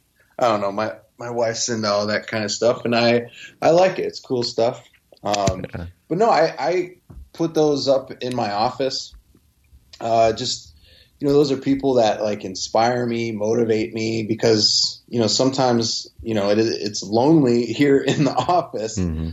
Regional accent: Chicago, Illinois, United States; And then growing up in Chicago, I've got Jordan right here.

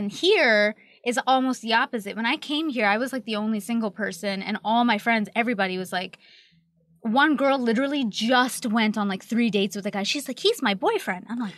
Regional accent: Canada; Like, I'm Canadian.

